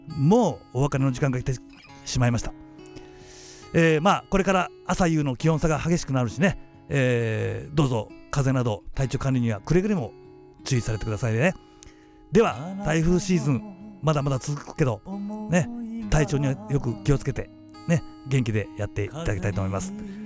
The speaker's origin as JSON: {"language": "Japanese", "region": "Yamaguchi", "country": "Japan", "tie": "born or raised there", "said": "僕のふるさと山口のね旅館なんかはもう車で目いっぱい、満室でしたね"}